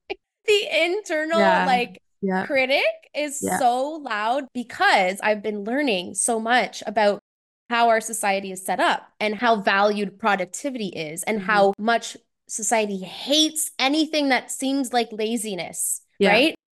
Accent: Ontario, Canada; I lived in the Toronto area my whole life. My parents, they're from Portugal. And then they moved over to Canada when they were young and had us and everything.

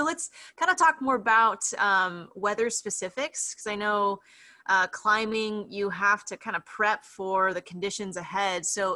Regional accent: Seattle, Washington, United States; I grew up in Seattle and have climbed up Mount Rainier and Mount Baker, all the big stuff in Washington

